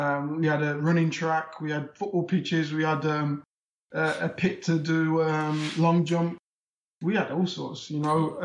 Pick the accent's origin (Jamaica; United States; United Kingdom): United Kingdom; Leicester, East Midlands; As a kid growing up, I'm from Leicester.